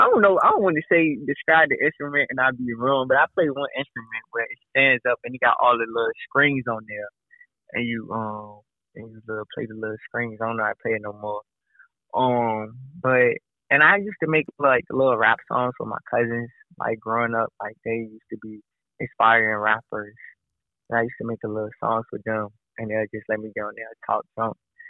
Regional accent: Richmond, Virginia, United States; But just growing up in Richmond, I went to a lot of different schools. I grew up on the north side for a good portion of my life.

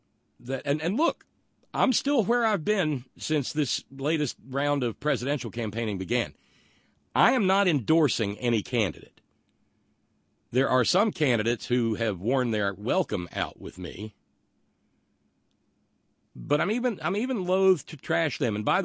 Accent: West Virginia, United States; You know, oddly enough, I come from West Virginia more than Joe Manchin comes from West Virginia.

